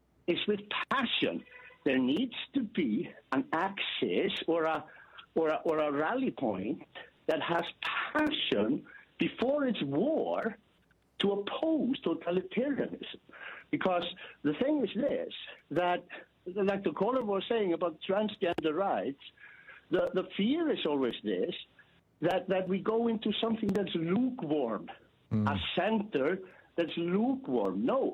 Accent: Iceland; I come from Iceland, and that's not the answer, not the full answer.

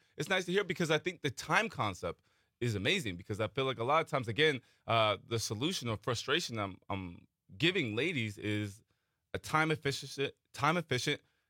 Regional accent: Vacaville, California, United States; born or raised there

